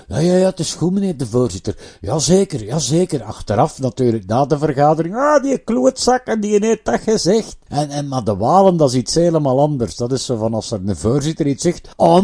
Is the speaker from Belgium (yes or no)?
yes; Flanders, Belgium; Ja, daar zijn wij Vlamingen goed in.